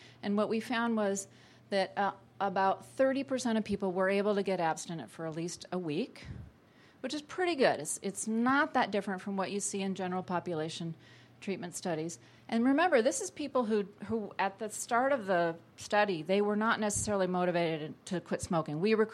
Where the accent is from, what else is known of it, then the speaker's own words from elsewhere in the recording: Concord, New Hampshire, United States; We piloted this in an FQHC clinic in my hometown, Concord, New Hampshire.